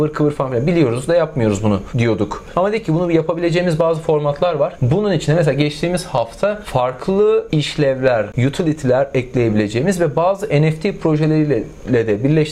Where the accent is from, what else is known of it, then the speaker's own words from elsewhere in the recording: İzmir, Turkey; Ben de İzmirliyim.